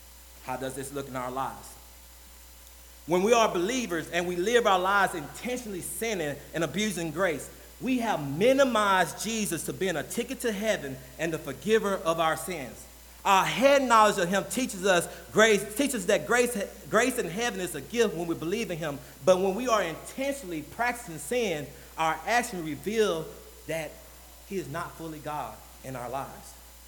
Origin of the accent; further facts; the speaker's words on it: the South, United States; With me growing up in the South, I think my family would say different, but I feel like I grew up in a hellfire brimstone church.